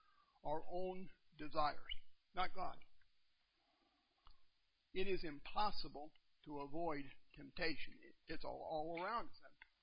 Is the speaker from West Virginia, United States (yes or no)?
yes; West Virginia, United States; I mean, I'm from West Virginia, but I know better than that, you know?